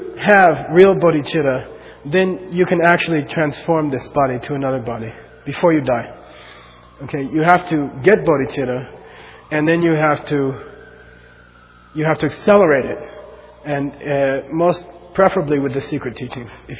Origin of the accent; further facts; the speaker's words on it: Arizona, United States; now in New York, United States; I came from Arizona, and it was like a disaster when I got here.